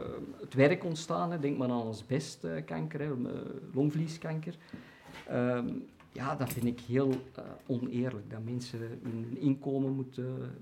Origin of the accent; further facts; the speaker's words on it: Rijkevorsel, Antwerp, Belgium; Dus ik ben opgegroeid in Eikenvorsel.